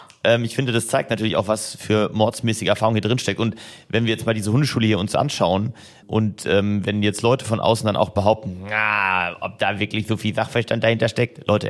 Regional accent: Mannheim, Baden-Württemberg, Germany; ich komme gebürtig aus Mannheim und habe meine ersten Ausbildungswege in Ludwigshafen hinter mich gebracht.

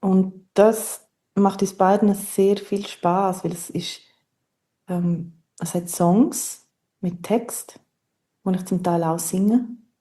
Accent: Graubünden, Switzerland; Ich bin in Engadin aufgewachsen und habe dann hier im Unterland studiert.

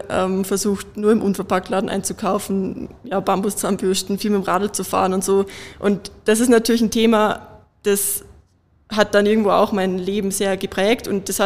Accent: Germany; Also ich komme aus Deutschland

